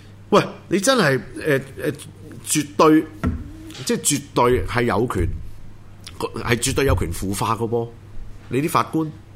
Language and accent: Cantonese; Hong Kong; 残害紧我哋香港人嘅价值